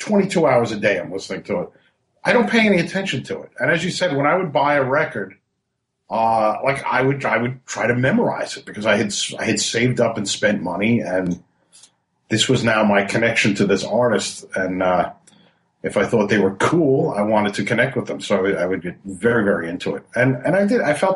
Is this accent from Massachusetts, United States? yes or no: no; Brooklyn, New York, United States; because I grew up in Brooklyn. I went to school in Manhattan.